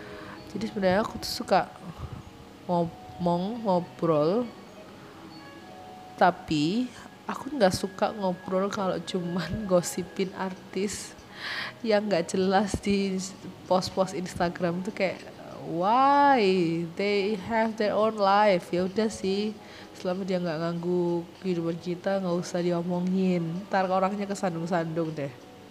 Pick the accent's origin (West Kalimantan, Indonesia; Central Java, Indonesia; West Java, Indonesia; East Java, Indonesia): East Java, Indonesia; Surabaya; also born or lived in Jakarta; aku baru pindah ke Surabaya Januari. Tapi aku tuh asli Surabaya sebenarnya. Kemarin sempat aja kuliah pasca sarjana sama kerja beberapa tahun di Jakarta.